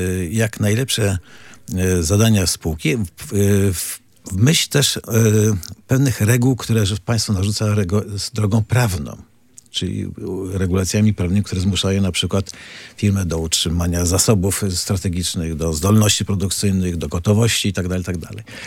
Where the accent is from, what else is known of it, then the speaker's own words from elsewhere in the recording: Pomeranian Voivodeship, Poland; nie dlatego, że jesteśmy z Pomorza i nam brakuje tego tutaj podmiotu